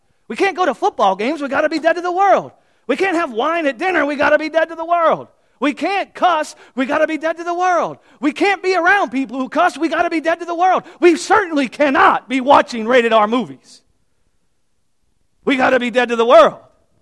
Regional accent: United States; Listen, guys, I'm an American. I'm a citizen of America.

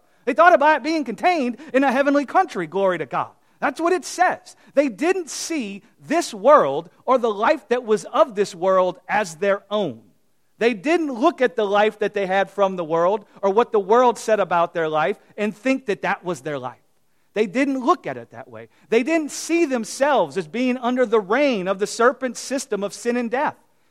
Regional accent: United States; I'm thinking about the life that's in America because I'm from America.

